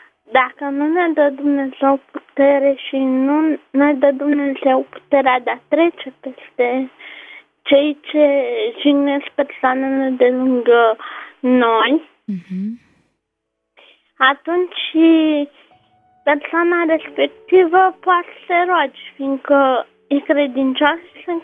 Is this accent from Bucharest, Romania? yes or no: yes; Bucharest, Romania; și sunt din București.